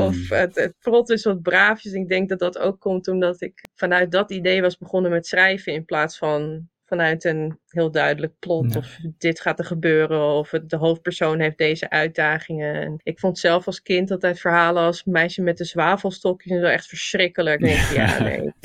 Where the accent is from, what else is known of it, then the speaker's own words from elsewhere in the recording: North Holland, Netherlands; now in United States; Utrecht op zich niet. Ik kom zelf uit Noord-Holland.